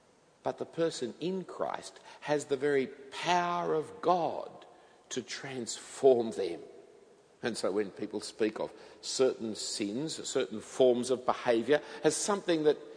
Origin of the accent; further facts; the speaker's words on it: Australia; born there; there's no real authentic sign of being an Australian. We are because we were born here or because we've received citizenship papers.